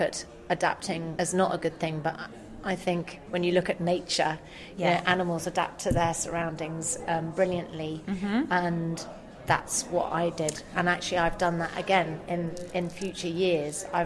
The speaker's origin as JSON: {"language": "English", "region": "London", "country": "United Kingdom", "tie": "born or raised there", "said": "I grew up in London until I was nearly four. Mm-hmm. And then my mum and dad split up. Mm-hmm. And my mum took me down to live with my granny in the country. So from four to 13, mm-hmm. I lived in the country, okay, with my granny."}